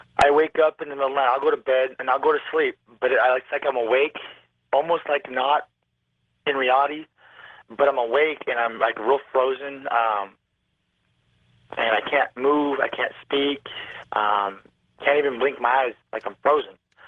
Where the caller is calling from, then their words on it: Herlong, California, United States; I'm calling from Herlong, California.